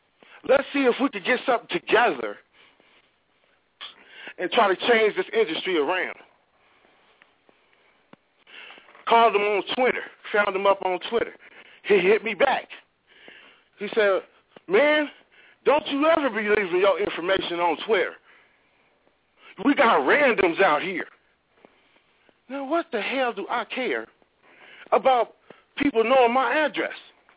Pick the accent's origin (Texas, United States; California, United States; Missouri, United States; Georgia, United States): California, United States; Richmond; No, I'm not from Nevada. I'm from Richmond, California.